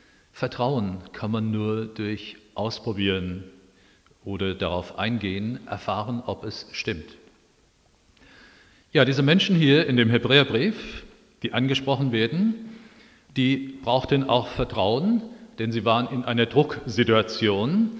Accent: Oberursel, Hesse, Germany; Ich habe erst mit 11 Jahren schwimmen gelernt, ich stamme aus Oberursel im Taunus.

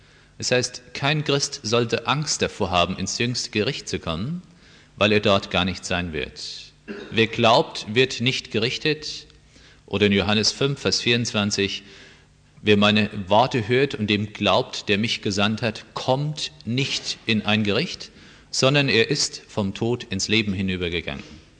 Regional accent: Oberursel, Hesse, Germany; ein junger Mann aus Oberursel, wo ich herkomme

